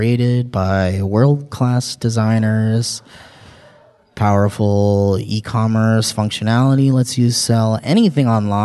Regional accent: Austria; now in United Kingdom; I'm from Austria, but study in the UK.

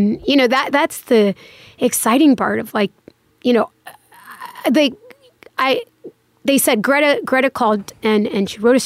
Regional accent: Los Angeles, California, United States; moved away as an adult; now in New York, United States; In the Valley, in Woodland Hills, Canoga Park.

